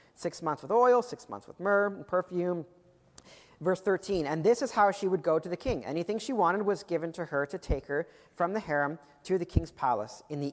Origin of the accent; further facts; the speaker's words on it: Canada; I'm Canadian.